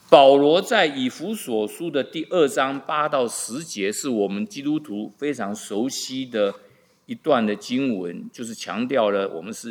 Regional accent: Taiwan; 我们在中国呢，尤其我在台湾的话

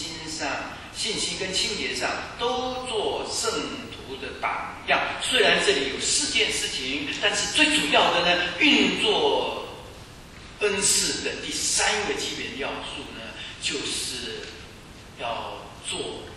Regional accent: China; 人家这个都是我们中国人在玩弄自己啊。

